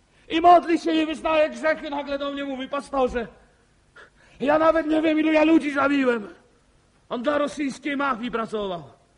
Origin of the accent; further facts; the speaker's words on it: Lesser Poland, Poland; Jeszcze tu jako górale to sobie napiemy pod górkę.